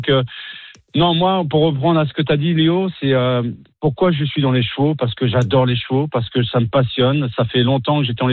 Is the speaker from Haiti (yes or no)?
no; Normandy, France; Je suis normand. J'ai baigné dans le monde des chevaux dès mon petit jeune âge.